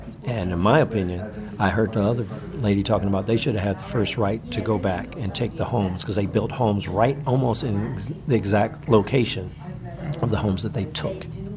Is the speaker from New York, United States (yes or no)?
no; Oakland, California, United States; I am born and raised in Oakland, where we've probably experienced a whole lot of different cultures.